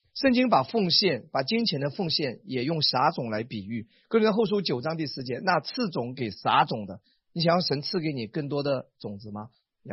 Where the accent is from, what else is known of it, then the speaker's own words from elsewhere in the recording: Wenzhou, Zhejiang, China; 你看我是温州的，我老家很多人做生意啊，我是大概懂一点的。